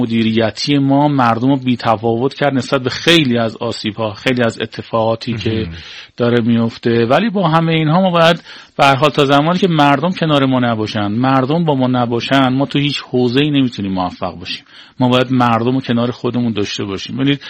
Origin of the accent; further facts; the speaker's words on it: Iran; هیچ وقت نیومدیم بگیم آقا ما ایرانی هستیم